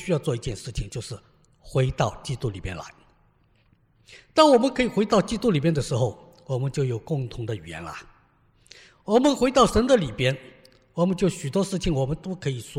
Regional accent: China

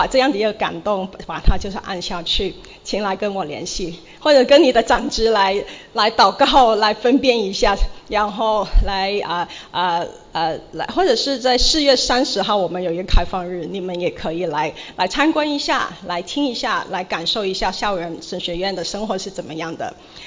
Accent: Macau; Chinese is a second language; 我是来自澳门，所以你听到我的中文呢的话啊，这个普通话呢也是普普通通啊，然后也会有口音

